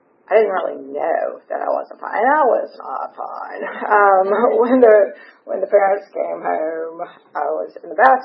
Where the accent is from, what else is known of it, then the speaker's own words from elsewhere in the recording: Charleston, South Carolina, United States; also born or lived in Washington, D.C.; I was born on September 22nd, 1972, don't really like saying that part, in Washington, D.C. And we moved to Charleston, South Carolina when I was about 2 years old.